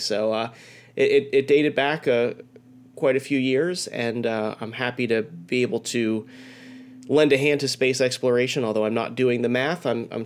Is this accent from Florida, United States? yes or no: yes; Florida, United States; I grew up in Broward County, which is in South Florida